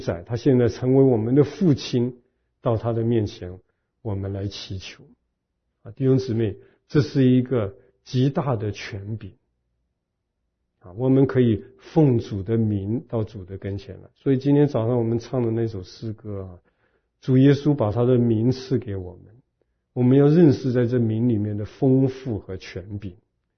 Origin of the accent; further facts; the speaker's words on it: China; 所以我们中国人讲会喊天呐